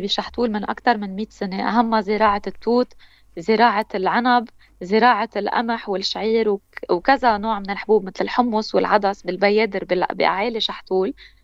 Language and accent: Arabic; Chahtoul, Keserwan-Jbeil, Lebanon; نحن المعنيين على ضيعتنا